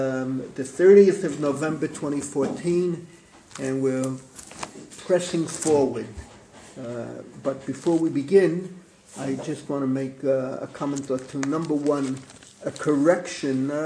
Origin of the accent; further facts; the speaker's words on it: New York, United States; We were kids growing up in the Bronx, going to school in Washington Heights.